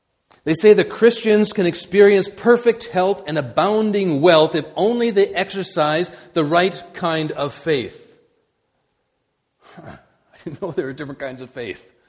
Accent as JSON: {"language": "English", "country": "India", "tie": "born or raised there", "said": "I was born and raised in India, and so I went to a boarding school for most of 12 years."}